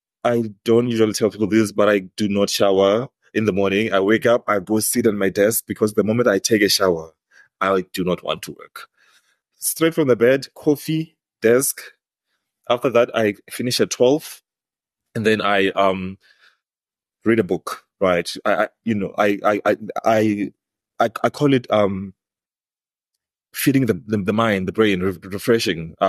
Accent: Tzaneen, Limpopo, South Africa; I'm from Limpopo, Tzaneen, and I come from this community called Mbamamichisi, right?

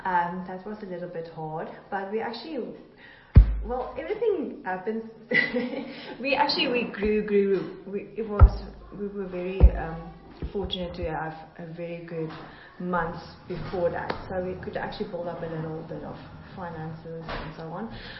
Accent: Cape Town, Western Cape, South Africa; No, I came from Cape Town, and he's from Gauteng, but we used to live in the Northern Cape for 5 years.

